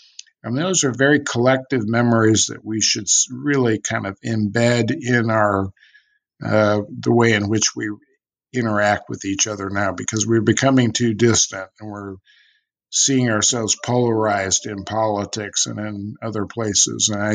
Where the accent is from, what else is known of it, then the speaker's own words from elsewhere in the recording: California, United States; Well, I was growing up in California.